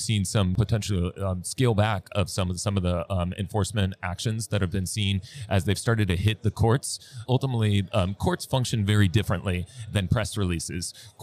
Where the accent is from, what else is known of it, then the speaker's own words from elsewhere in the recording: California, United States; I come from California, which I don't know if we're the fourth or the fifth largest economy now.